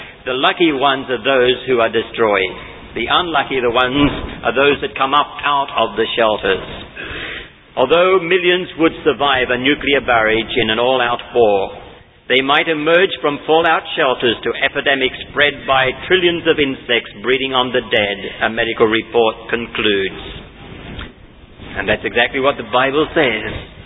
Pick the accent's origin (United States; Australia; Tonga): Australia; And I am Australian. And my grandparents were all Australian.